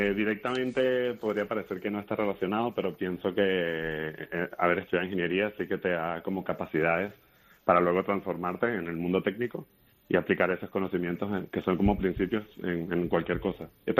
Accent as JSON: {"language": "Spanish", "town": "Caracas", "region": "Capital District", "country": "Venezuela", "said": "De Caracas."}